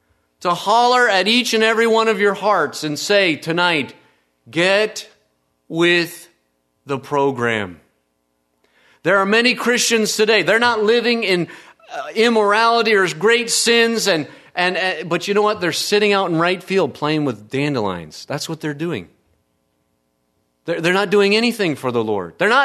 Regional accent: Indiana, United States; I grew up in Indiana. Everybody plays basketball in Indiana. We play basketball in Indiana.

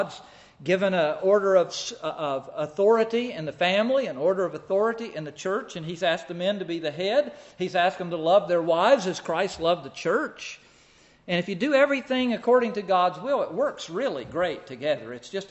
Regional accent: North Carolina, United States; also born or lived in Pennsylvania; now in Maine, United States; I'm from North Carolina originally, from Pennsylvania the last 20 years before we ended up here. Now I'm from Maine.

